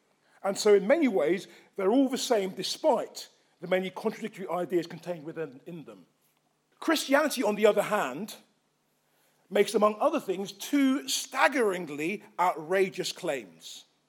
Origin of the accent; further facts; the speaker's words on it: England, United Kingdom; born there; also born or lived in South Africa; I lived in South Africa for 9 years and I was born in England.